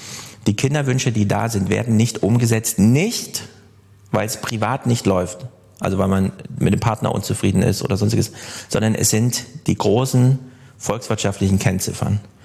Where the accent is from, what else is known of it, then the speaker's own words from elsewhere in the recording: Jena, Thuringia, Germany; ich komme aus Jena, das ist das München des Ostens, wie man immer so sagt, ja, 25% der Stadt sind einfach Studenten